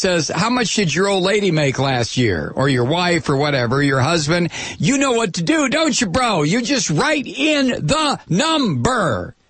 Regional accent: Georgia, United States; You know, I'm from Georgia.

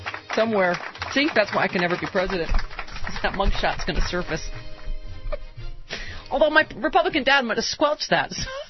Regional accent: New York, United States; I grew up in New York, and so I was already legal.

